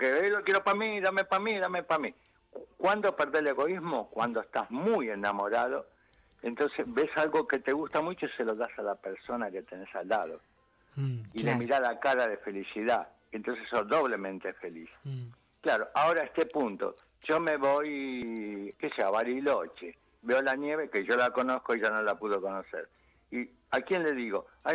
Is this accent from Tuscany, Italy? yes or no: yes; Florence, Tuscany, Italy; now in Argentina; Yo vine de Italia en el 61. Nací en Florencia, Firenze.